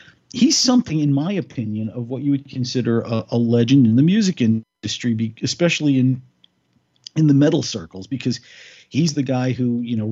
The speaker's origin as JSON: {"language": "English", "town": "Staten Island", "region": "New York", "country": "United States", "said": "he's from right here in Staten Island, from where I'm from. We're both from Eltingville."}